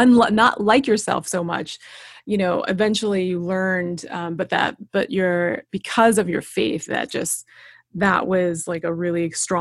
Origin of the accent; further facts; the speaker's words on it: the South, United States; I grew up in the South, so I understand where that's coming